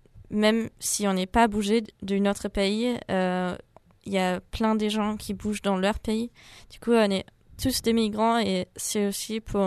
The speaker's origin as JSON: {"language": "French", "country": "Germany", "second_language": "French", "moved": "yes", "lives_now": "France", "said": "Moi, je viens d'Allemagne et maintenant j'habite en France."}